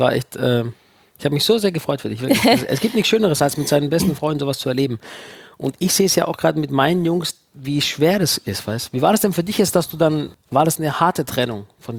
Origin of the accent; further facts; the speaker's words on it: Hechingen, Baden-Württemberg, Germany; now in Cologne, Germany; aber ich bin auch aus Hechingen, aus Baden-Württemberg, weggezogen nach Köln.